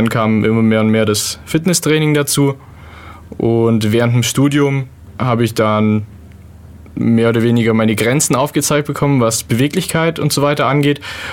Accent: Ulm, Baden-Württemberg, Germany; also born or lived in Munich; diesen Trend muss ich in meine Heimatstadt mehr oder weniger bringen und bin dann aus München zurückgekommen nach Ulm

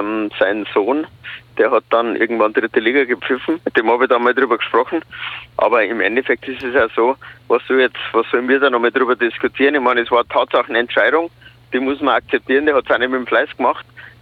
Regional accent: Holzkirchen, Bavaria, Germany; meine Heimat ist Holzkirchen, das ist 30 Kilometer südlich von München.

